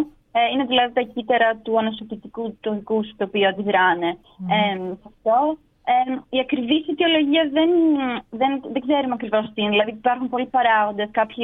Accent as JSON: {"language": "Greek", "country": "Greece", "moved": "as an adult", "said": "Ναι, η αλήθεια είναι ότι έφυγα σχετικά νωρίς από την Ελλάδα. Δηλαδή, έκανα τις προπτυχιακές μου σπουδές κατευθείαν στην Αγγλία."}